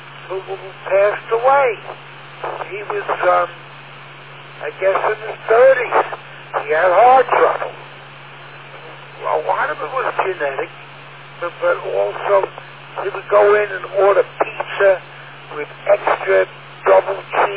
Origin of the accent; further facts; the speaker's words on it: Queens, New York, United States; moved away; I've been here about 6-7 months. I come from Queens. I lived in Brightstone, Queens. And I moved out here 6 or 7 months ago.